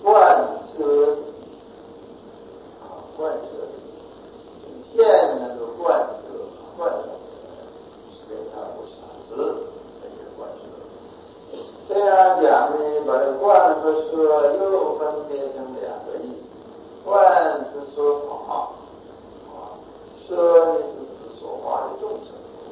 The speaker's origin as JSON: {"language": "Chinese", "country": "China", "said": "这个经是我们中国人的圣人说的一部作成的经"}